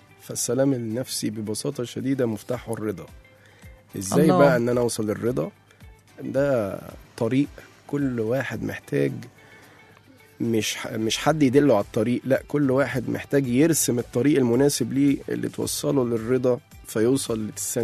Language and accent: Arabic; Egypt; moved away as an adult; تشاء الظروف ان انا انتقل من مصر واروح كندا